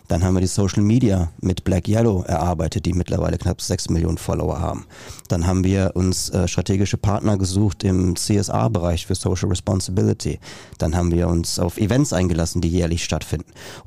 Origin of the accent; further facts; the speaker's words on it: North Rhine-Westphalia, Germany; born there; Ich bin im Münsterland geboren